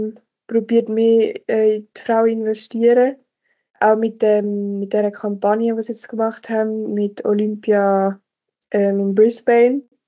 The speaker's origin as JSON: {"language": "German", "town": "Buchs", "country": "Switzerland", "said": "Ich habe ehrlich gesagt auch nicht mehr viel Kontakt mit irgendwie alten Schulgespendli von Buchs oder so, wo ich herkomme"}